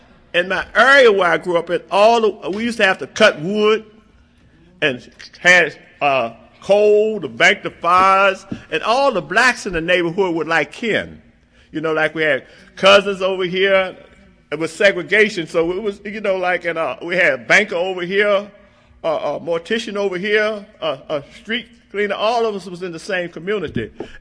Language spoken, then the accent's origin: English; Alexandria, Virginia, United States; born there; I was born in Alexandria, Virginia, and I'm glad I got people up front here to keep me honest.